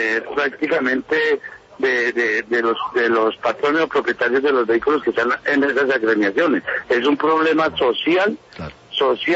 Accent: Colombia; como conductores colombianos

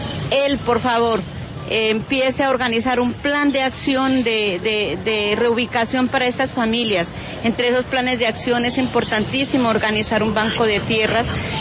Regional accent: Puerto Caicedo, Putumayo, Colombia; yo incluso soy de Puerto Caicedo, desplazada

